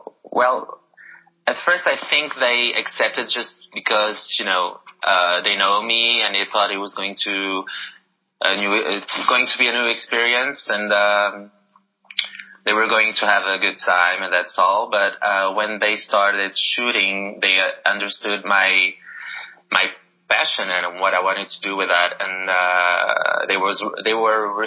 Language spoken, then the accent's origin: English; Portugal; English is a second language; It's weird, bro, because I grew up in Portugal. In Portugal, you watch movies with subtitles, every time.